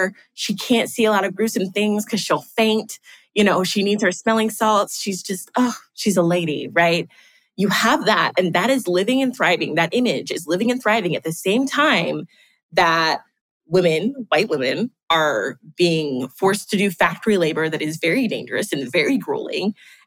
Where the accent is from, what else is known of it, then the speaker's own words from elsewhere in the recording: Texas, United States; But Texas is my favorite because I'm from Texas